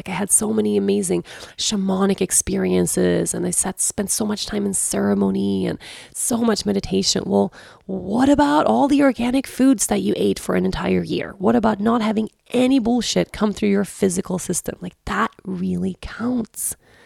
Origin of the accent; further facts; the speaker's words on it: Sweden; moved away; the best year of my life, which was the year I moved away from Sweden and I moved to Costa Rica for the very first time.